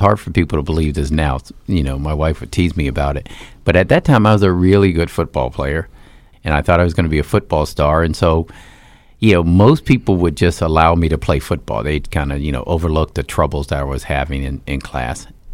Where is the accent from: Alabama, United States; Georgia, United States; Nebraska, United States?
Georgia, United States; Valdosta; born there; Well, I was born in Valdosta, Georgia, which a lot of people don't realize, because I grew up in the military. My dad moved around a lot. We moved around.